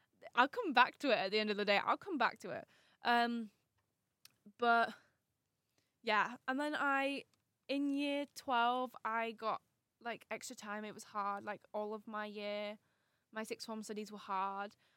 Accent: Wetherby, Yorkshire and the Humber, United Kingdom; also born or lived in Leeds / Pudsey; I was born in Leeds, in one of the Leeds hospitals. I can't remember which one, but it was one of the Leeds hospitals. And I grew up in, for the first six years of my life, I grew up in Pudsey. And then I moved to Wetherby, where I have lived ever since.

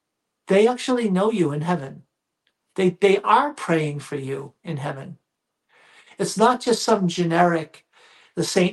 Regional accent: Massachusetts, United States; So growing up outside of Boston, we would go to Our Lady of La Salette Shrine. And it was, I don't know, 45 minutes away.

